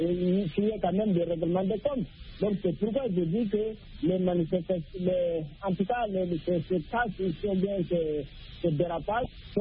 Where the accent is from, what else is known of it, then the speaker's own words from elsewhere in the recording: Guinea; surtout dans mon pays d'origine, la Guinée-Conakry